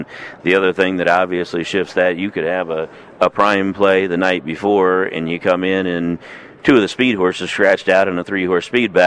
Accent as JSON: {"language": "English", "town": "Grove City", "region": "Ohio", "country": "United States", "tie": "born or raised there", "said": "I'm a lifelong horse player, lifelong horse fan. I grew up in Grove City, Ohio, which is the home of Beulah Park, so I didn't have any family in the industry."}